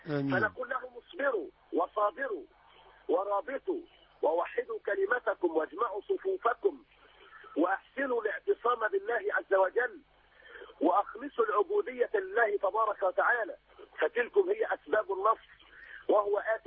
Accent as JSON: {"language": "Arabic", "country": "Egypt"}